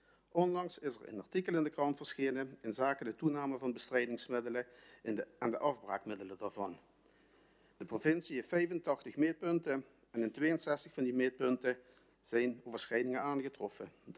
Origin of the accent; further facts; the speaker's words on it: Nagelbeek, Limburg, Netherlands; Ik ben geboren en getogen in Nagelbeek.